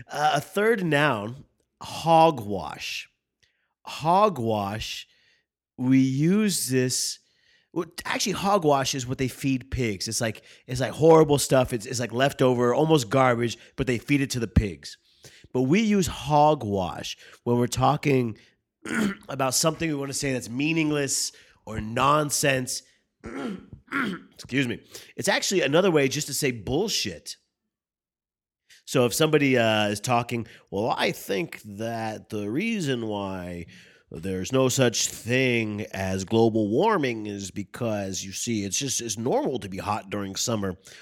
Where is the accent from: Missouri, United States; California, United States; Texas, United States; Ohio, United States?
California, United States; But I'm from California, so we don't use it too much.